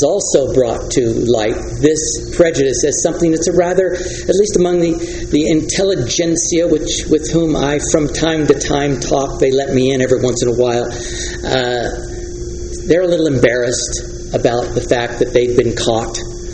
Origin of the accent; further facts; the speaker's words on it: New Jersey, United States; When we went back, I was raised in New Jersey, we went back to New Jersey